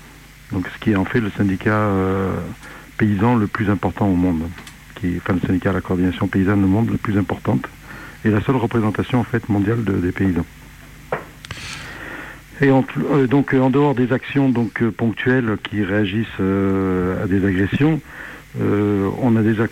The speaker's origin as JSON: {"language": "French", "town": "Bourg-en-Bresse", "region": "Auvergne-Rhône-Alpes", "country": "France", "moved": "as an adult", "lives_now": "Larzac, France", "said": "Je suis ici depuis 35 ans maintenant. Je suis arrivé pendant la lutte de Larzac pour... Je venais de la journée de la région de Lyon, justement de Bourg-en-Bresse."}